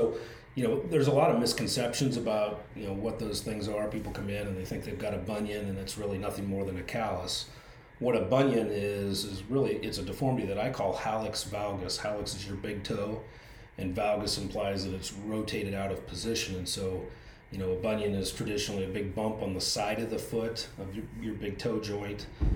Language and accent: English; Clarinda, Iowa, United States; I'm from Clarinda, Iowa, southwest Iowa.